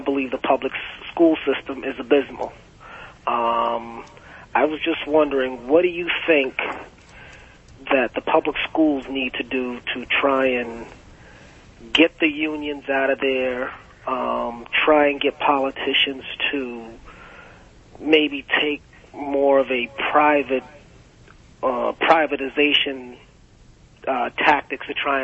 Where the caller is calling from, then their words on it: Biloxi, Mississippi, United States; I'm calling from Keesler Air Force Base in Biloxi, Mississippi.